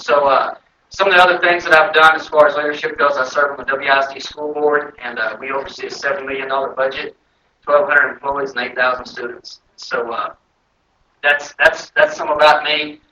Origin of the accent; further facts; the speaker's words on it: Waxahachie, Texas, United States; But Waxahachie is my hometown, which makes Ellis County my home county. 1991 graduate, Waxahachie.